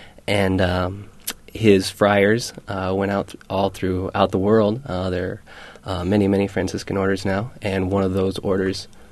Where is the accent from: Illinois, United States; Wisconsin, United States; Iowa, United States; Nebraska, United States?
Nebraska, United States; Well, I'm originally from Nebraska.